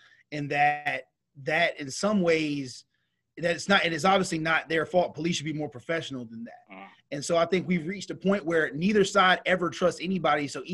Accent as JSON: {"language": "English", "country": "United States", "said": "You know, as an American, I had that choice."}